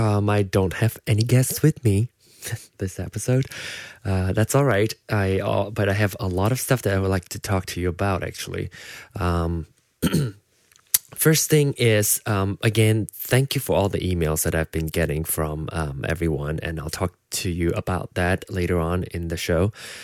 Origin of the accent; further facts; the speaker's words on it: George Town, Penang, Malaysia; And of course, in Georgetown, Penang, my hometown, is 12:04 on Monday